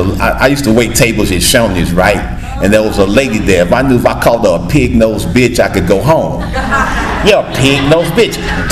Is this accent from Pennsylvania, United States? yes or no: no; Nashville, Tennessee, United States; I'm from Nashville, Tennessee. And I like football.